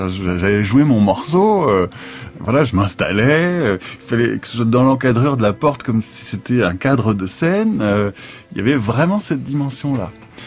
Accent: Nantes, Pays de la Loire, France; born there; je suis violoncelliste, je suis né en 1972 à Nantes.

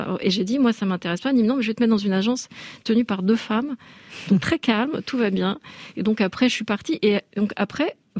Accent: Paris, Île-de-France, France; je venais de Paris déjà, j'avais été armée, peut-être parce que c'était ma ville et que j'avais ma famille derrière

